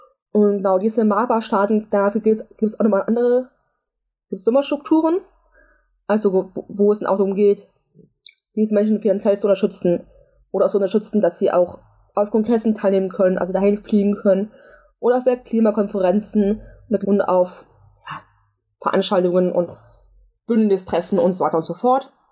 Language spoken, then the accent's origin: German; Rhineland, Germany; Ich komme aus dem Rheinland